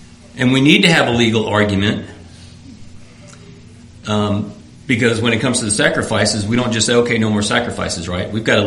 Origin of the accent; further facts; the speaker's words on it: the South, United States; since I'm a Southerner